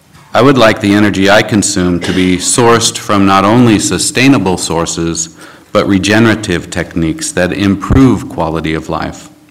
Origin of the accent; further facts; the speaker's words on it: Spokane, Washington, United States; also born or lived in Montana; now in Sandpoint, United States; And I grew up in Spokane and have lived in Montana and currently reside in Sandpoint, Idaho.